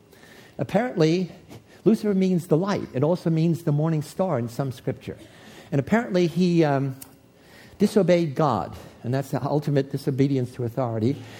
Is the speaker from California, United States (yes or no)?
no; New York, United States; When I was a kid growing up in the South Bronx, inner city ghetto in New York, I was surrounded by evil